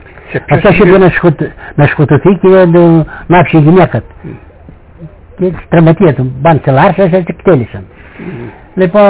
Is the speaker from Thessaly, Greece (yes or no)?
yes; Karditsa, Thessaly, Greece; Από πού είσαι? Από την Καρδίτσα.